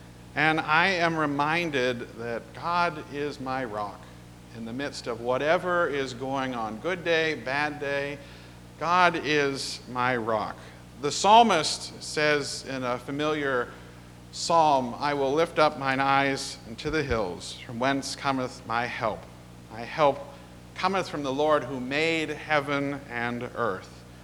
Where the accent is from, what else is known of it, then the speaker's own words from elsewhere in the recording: Ohio, United States; Very different from Ohio. Suddenly I was all these hundreds and hundreds of miles from home and family in a different part of the country